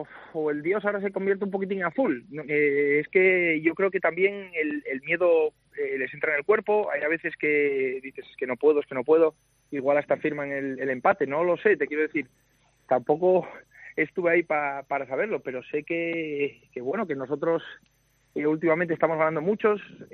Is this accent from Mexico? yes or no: no; Asturias, Spain; al final somos asturianos